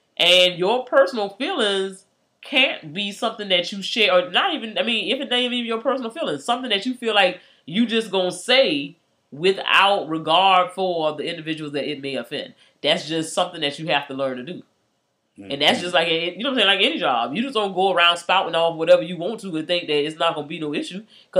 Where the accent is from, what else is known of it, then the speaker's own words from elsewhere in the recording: Savannah, Georgia, United States; Shit, I'm from Savannah.